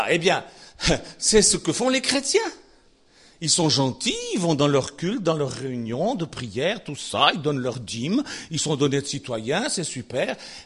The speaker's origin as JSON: {"language": "French", "country": "Switzerland", "said": "C'est pourquoi, moi, ça, je suis suisse. Au début, j'étais pas dans mon pays ici, donc ça marchait super bien."}